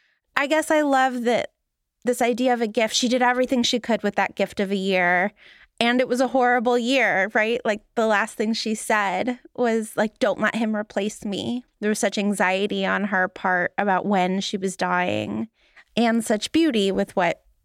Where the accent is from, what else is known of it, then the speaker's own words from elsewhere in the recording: Los Angeles, California, United States; where I grew up in Los Angeles, where it's like chilly, but like nice out on New Year's Eve.